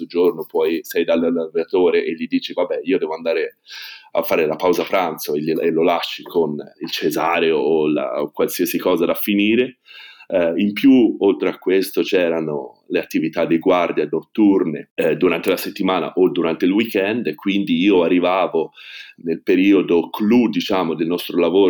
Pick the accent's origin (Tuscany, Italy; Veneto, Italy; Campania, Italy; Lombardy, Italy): Tuscany, Italy; Florence; ho 30 anni e vengo da Firenze.